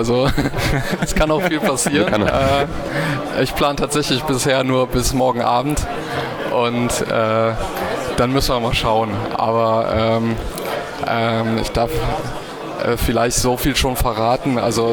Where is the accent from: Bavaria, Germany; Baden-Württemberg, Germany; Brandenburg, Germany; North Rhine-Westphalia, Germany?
North Rhine-Westphalia, Germany; Sankt Augustin; Ist nicht Bonn, aber direkter Nachbarort.